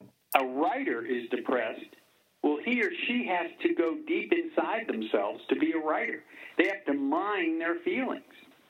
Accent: Pittsburgh, Pennsylvania, United States; You know, I grew up in the Pittsburgh with steel mills, a very blue-collar town, very smoky skies, and that Pittsburgh is gone.

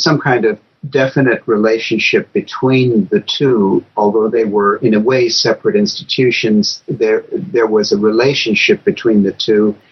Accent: United States; And by the way, if I say Spielrein, it's because I'm American.

